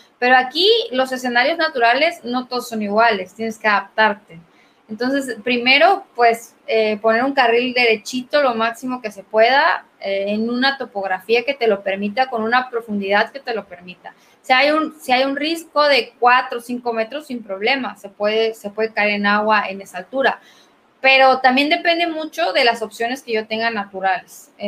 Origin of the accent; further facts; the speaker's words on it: Chiapas, Mexico; quiero hacer 10 saltos en 10 escenarios naturales en mi estado, porque yo soy chiapaneca, orgullosa.